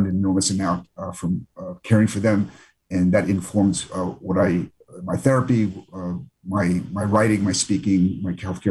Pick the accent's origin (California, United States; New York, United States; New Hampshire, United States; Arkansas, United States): New York, United States; Queens; So I grew up in Queens, New York.